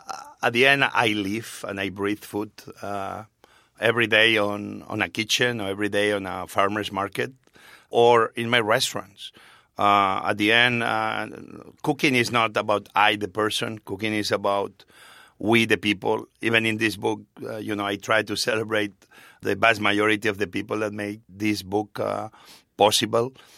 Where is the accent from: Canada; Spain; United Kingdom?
Spain; now in United States; Well, I grew up in Spain with just plain white bread and mayo